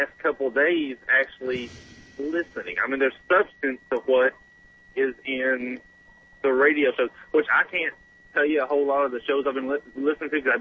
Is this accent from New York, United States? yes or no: no; Texas, United States; I was calling basically, I'm born and raised in Texas.